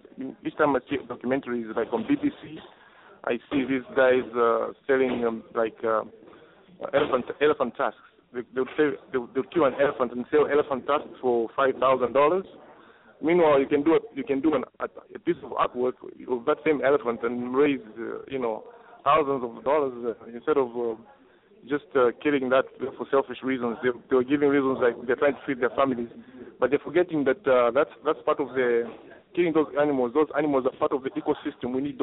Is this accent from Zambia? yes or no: yes; Zambia; now in Dallas, United States; I live in Dallas, I'm from Zambia.